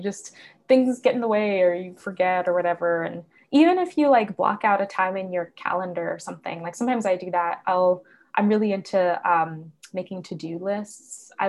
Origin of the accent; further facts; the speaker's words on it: New York, United States; now in Philadelphia, United States; I grew up in New York, and now I'm living in Philly